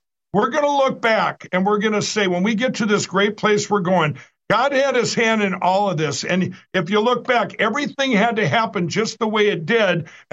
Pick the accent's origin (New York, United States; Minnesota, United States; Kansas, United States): Minnesota, United States; Let's say I told you that in my home state of Minnesota that Donald Trump won 2 million to Biden's 100,000.